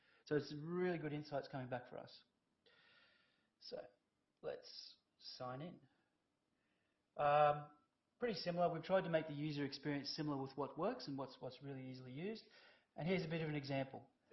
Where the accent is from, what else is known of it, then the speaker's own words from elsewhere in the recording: Queensland, Australia; I'm originally from Central Queensland. I think I'm the only actuary from Central Queensland ever.